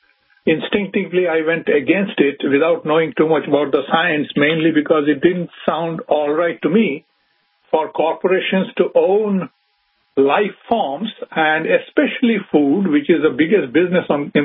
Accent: India; born there; moved away as an adult; also born or lived in Hong Kong; I was, first of all, born in India. You can make out from my accent. I never worked in India.

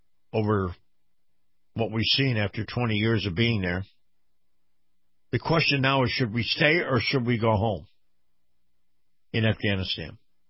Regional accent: Florida, United States; including my home state down here in Florida.

